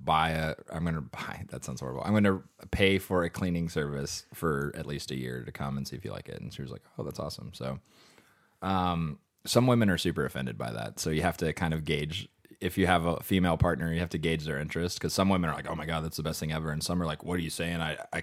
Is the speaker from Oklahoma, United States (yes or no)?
no; Louisville, Kentucky, United States; we're all from Louisville, me and the other founders